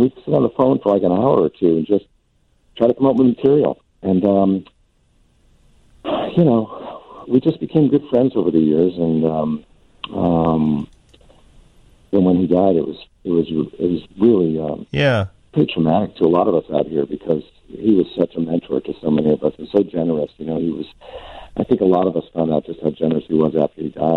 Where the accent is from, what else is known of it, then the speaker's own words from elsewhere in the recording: Connecticut, United States; I came from Connecticut. I was never into style or anything.